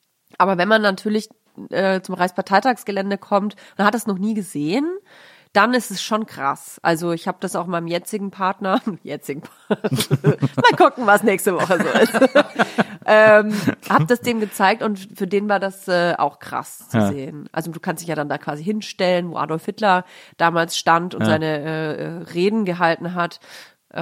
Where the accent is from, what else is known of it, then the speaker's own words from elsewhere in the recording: Nuremberg, Bavaria, Germany; Auf jeden Fall war meine Kindheit in Nürnberg recht nett. Also ich finde Nürnberg eine schöne Stadt, um aufzuwachsen.